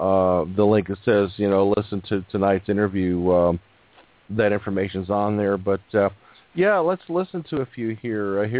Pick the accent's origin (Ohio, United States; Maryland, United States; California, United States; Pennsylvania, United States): California, United States; Santa Monica; Yeah, I grew up in Santa Monica when I was like second, third, fourth grade.